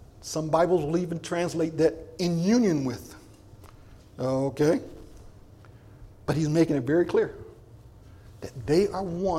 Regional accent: East Coast, United States; I know, I come from the East Coast, that people do things in the church that you don't like.

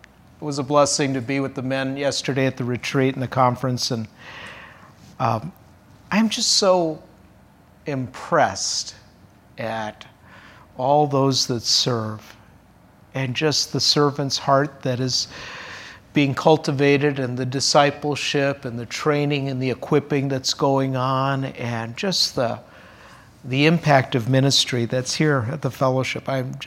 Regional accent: Minnesota, United States; And then we moved back to my home state of Minnesota in 1988

